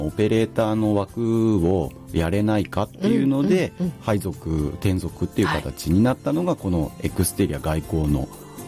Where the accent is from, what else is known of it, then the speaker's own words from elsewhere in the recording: Ibaraki, Japan; 僕茨城出身でして、